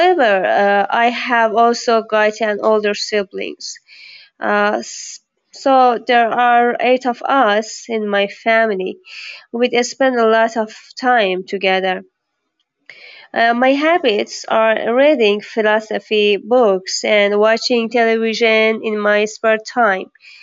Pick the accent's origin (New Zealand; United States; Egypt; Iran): Iran; Babol, Mazandaran; English is a second language; I'm from Babol. I've been living there for 30 years. The city is located in north of Tehran. I like my city because I was born in here, and it has a beautiful nature around the city.